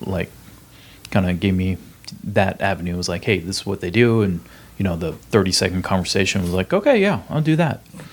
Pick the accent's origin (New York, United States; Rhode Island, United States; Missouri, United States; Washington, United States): Washington, United States; Marysville; Seattle, Washington. Well, Seattle, Marysville, Washington, about 40 minutes north of Seattle.